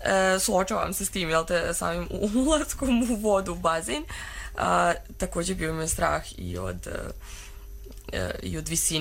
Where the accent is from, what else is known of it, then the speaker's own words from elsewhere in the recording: Srbac, Republika Srpska, Bosnia & Herzegovina; ja sam iz Srpca na selu